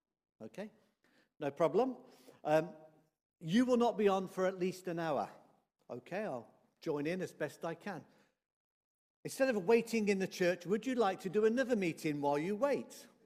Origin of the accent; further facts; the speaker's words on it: Midlands, United Kingdom; I grew up in the Midlands. I have been landlocked all my life.